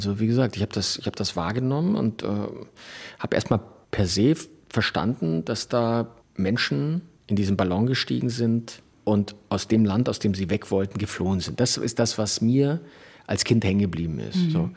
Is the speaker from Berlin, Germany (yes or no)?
no; Bavaria, Germany; als gebürtiger Bayer nur ein sehr überschaubares, nicht nur Verhältnis, sondern auch Wissen über die DDR.